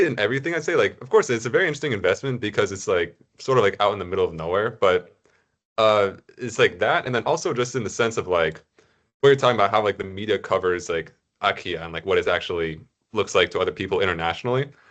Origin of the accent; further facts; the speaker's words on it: California, United States; because I'm from California. I've seen earthquakes and all sorts of stuff too.